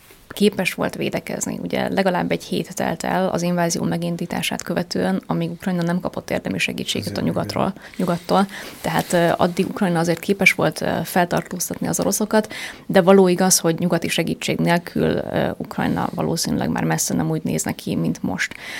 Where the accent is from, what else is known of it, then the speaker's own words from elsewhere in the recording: Hungary; ami ugye magyarként külön szomorú